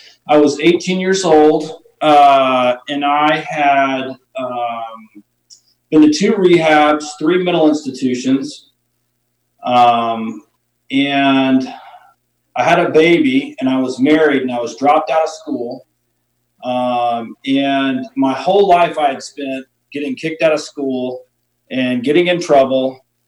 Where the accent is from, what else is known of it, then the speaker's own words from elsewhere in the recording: the South, United States; You know, I come from the South in the U.S. and, you know, we go to a lot of church functions